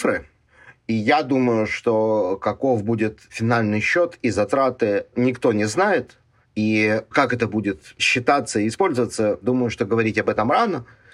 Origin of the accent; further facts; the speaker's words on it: Ukraine; born there; мне, как уроженцу и гражданину Украины, совершенно не важно, откуда эти деньги придут